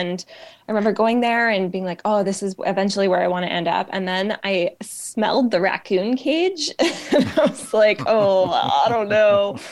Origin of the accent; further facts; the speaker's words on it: North Vancouver, British Columbia, Canada; Born and raised in Vancouver. Very, very fortunate to have grown up in North Vancouver, in the unceded Squamish territory.